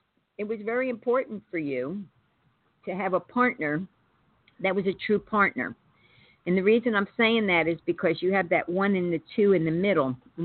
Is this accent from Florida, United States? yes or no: no; Kingston, New York, United States; I'm from Kingston. Yes.